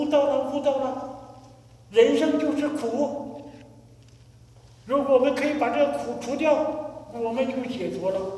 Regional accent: China; 祸不单行，福无双至，福无双至，这不是我们中国人讲的吗？

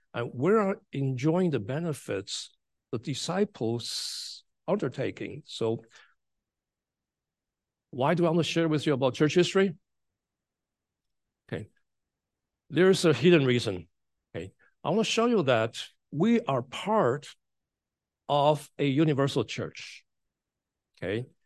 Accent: Taiwan; People from Taiwan, actually, people from Taiwan, I'm from Taiwan, okay.

